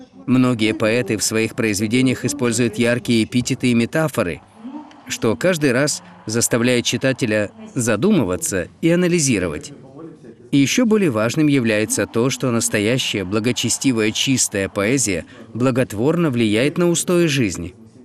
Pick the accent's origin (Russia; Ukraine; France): Ukraine; Zhytomyr, Zhytomyr Oblast; Мы из Житомира. Это будет наша первая поездка в Святогорск.